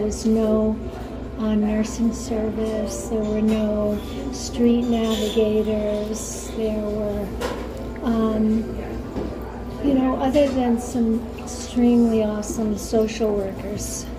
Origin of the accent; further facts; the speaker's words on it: Pennsylvania, United States; born there; I was born in the U.S. I was born in Pennsylvania, and lived a very protected, privileged life